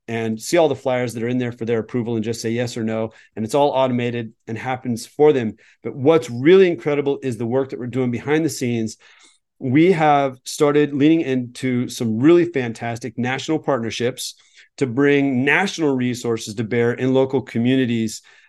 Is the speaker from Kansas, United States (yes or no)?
yes; Wichita, Kansas, United States; now in California, United States; Born and raised. Yeah. Born and raised Wichita, Kansas, which is one of the districts I'm hoping to connect with in October to do some videos with.